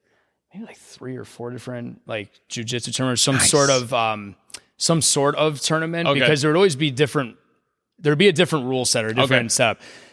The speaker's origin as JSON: {"language": "English", "town": "New Lenox", "region": "Illinois", "country": "United States", "tie": "born or raised there", "said": "There was a place in my hometown, New Lenox, that had just opened up."}